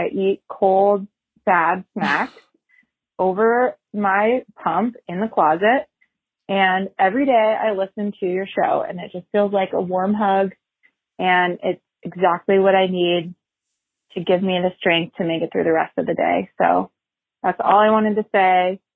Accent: Sacramento, California, United States; I'm from Sacramento.

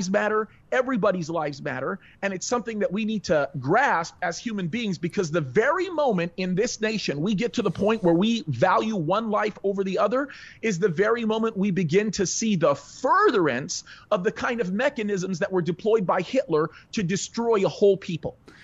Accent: Egypt; born in Egypt. I come from a North African country.

